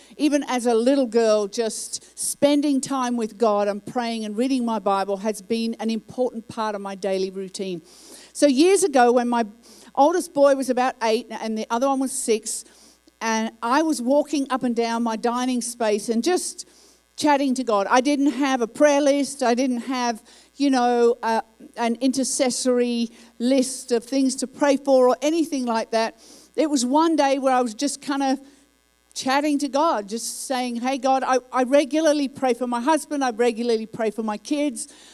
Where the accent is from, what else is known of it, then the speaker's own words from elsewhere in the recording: Australia; also born or lived in England; now in United States; Now, I was born in England, raised in Australia, and now I live in America